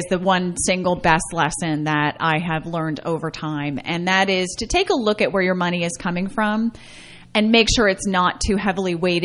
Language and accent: English; Pennsylvania, United States; oh, yes. I'm from central Pennsylvania.